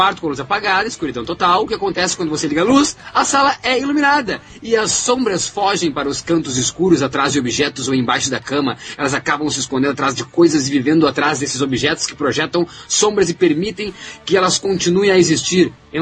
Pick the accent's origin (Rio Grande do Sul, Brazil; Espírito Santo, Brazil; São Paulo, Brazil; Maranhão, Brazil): Rio Grande do Sul, Brazil; eu sou o gaúcho aqui e o pessoal aí, o Jurandir, Siqueira e Rafael, são meus amigos do sotaque estranho, porque o meu sotaque, porque o meu sotaque é maravilhoso.